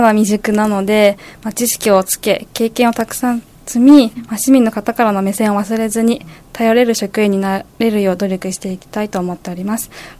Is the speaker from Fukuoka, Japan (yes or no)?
no; Fujisawa, Kanagawa, Japan; 生まれ育った町で働かせてもらっている